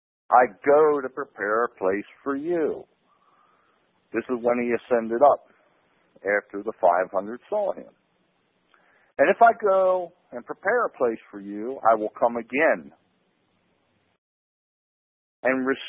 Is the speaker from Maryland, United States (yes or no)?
yes; Maryland, United States; born there; But just to give you a little credence here, I was born in Maryland, Maryland